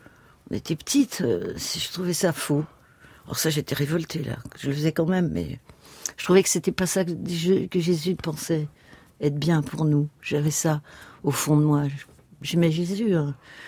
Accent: Versailles, Île-de-France, France; born there; je suis catholique, bon, je suis catholique, j'ai la foi, je suis née à Versailles

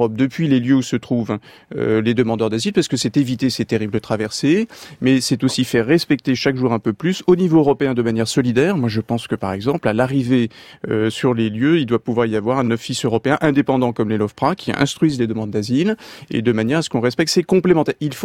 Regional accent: Nantes, Pays de la Loire, France; j'y suis sensible puisque je suis nantais

